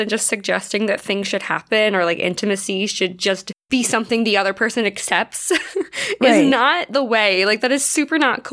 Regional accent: United States; Oh, right. Yeah, me being very American there.

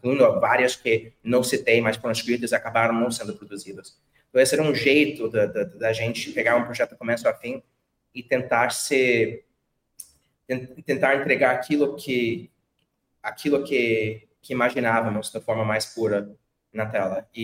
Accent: United States; sou dos Estados Unidos, né? Comecei minha carreira no Brasil

